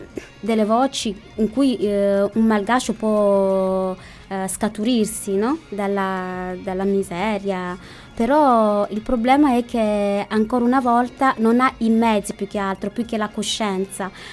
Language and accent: Italian; Nosy Be, Diana, Madagascar; soprattutto nella zona da dove vengo io, che è quest'isola che si chiama Nosy Be